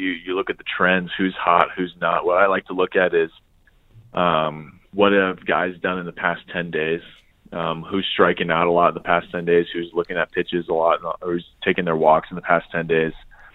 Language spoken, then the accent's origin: English; San Diego, California, United States; Naturally, it was my hometown. So it was surreal. I had to really bring myself down because I knew I was just going to be emotional out there. I fell in love with the game of baseball at Qualcomm and at Petco.